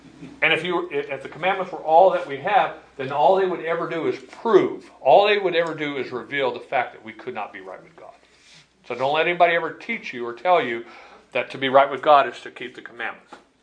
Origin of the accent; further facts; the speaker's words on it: Chandler, Arizona, United States; I grew up in Chandler and I had some Roman Catholic friends